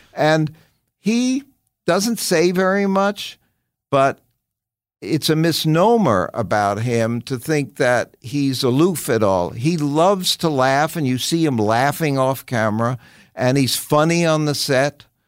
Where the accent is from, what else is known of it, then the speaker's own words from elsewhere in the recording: New York City, New York, United States; you're a little kid growing up in the West Side of New York